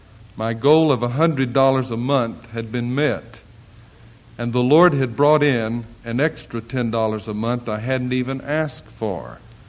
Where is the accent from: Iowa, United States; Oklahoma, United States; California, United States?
Oklahoma, United States; Shawnee; some folks who just happened to grow up within 30 miles of my hometown, Earlsboro and Shawnee, of all places.